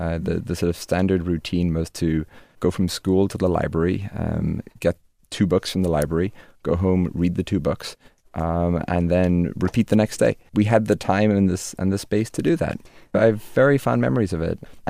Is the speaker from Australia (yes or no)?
no; Drumnir, Ireland; also born or lived in Limerick; So I was born in Limerick in Ireland and lived there for the first couple of years of my life. And then when I was 5 or 6, Dad decided to buy this very tiny hotel by the shores of Lough Derg in Ireland, in the village of Drumnir.